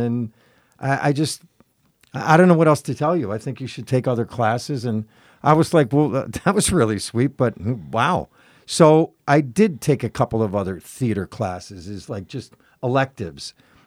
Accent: Buffalo, New York, United States; So growing up in Buffalo.

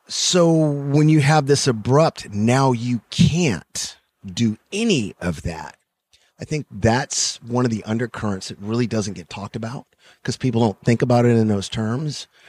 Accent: Los Angeles, California, United States; And growing up in Los Angeles, you're kind of, at least when I grew up, you're very well acquainted with riots

